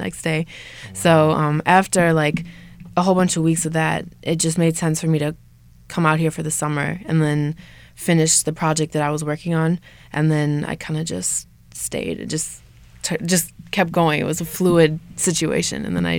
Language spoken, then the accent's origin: English; Minnesota, United States; now in Los Angeles, United States; So I'm from Minnesota.